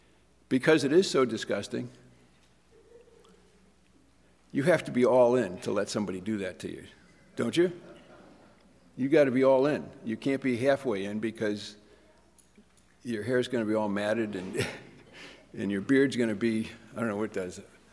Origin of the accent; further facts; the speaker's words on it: Massachusetts, United States; I grew up in Massachusetts, and I know it sounds like communist something.